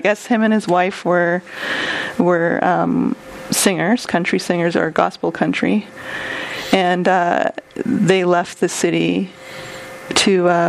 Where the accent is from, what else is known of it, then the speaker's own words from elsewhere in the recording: Windsor, Ontario, Canada; because I admittedly am a city girl. I grew up in Windsor.